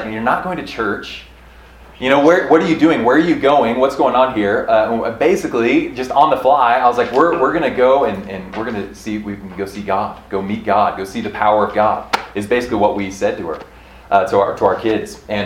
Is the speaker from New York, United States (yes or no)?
no; Manhattan, Kansas, United States; We're from Manhattan, Kansas, right? So it's about a 12-hour drive.